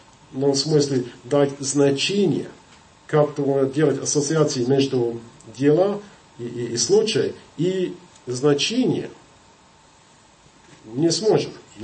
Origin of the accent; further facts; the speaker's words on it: England, United Kingdom; Russian is a second language; я англичанин